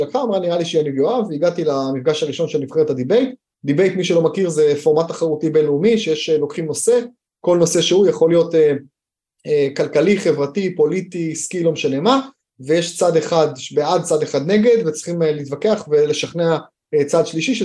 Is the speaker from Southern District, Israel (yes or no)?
no; Haifa, Haifa District, Israel; לנועתי בחיפה, גדלתי בחיפה, ילדות רגילה, צופים, צופי ים